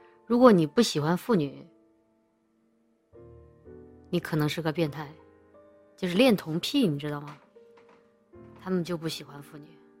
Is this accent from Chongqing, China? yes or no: yes; Wushan, Chongqing, China; 我的老家出了一个挺不，哎呀，挺让人伤感的事情啊，愤怒应该说是，就是重庆巫山县出现了个买卖童养媳的，